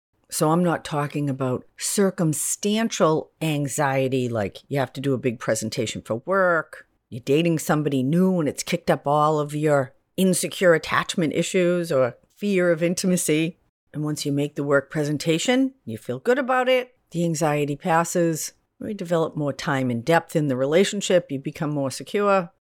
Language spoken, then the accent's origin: English; New England, United States; I grew up in New England, so four seasons and rain is not new to me